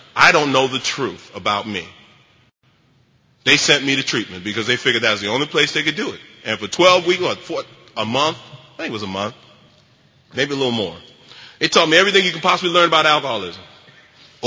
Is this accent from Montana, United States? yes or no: no; Bronx, New York, United States; Because I grew up in the South Bronx, and if you had a mother like I had and you had a family like I had and you lived in the neighborhood I lived, you'd be drinking too.